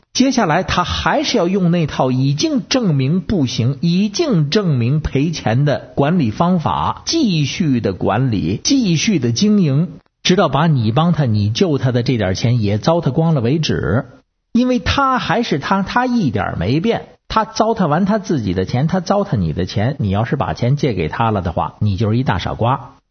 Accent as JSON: {"language": "Chinese", "region": "Beijing", "country": "China", "said": "我是北京的"}